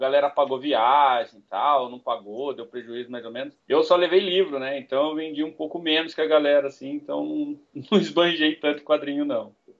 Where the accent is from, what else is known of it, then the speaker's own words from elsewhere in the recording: Hortolândia, São Paulo, Brazil; Até eu, que sou de Hortolândia.